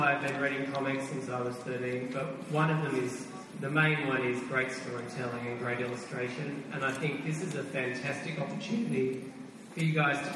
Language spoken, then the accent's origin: English; Australia; I'm Australian, I don't get that one.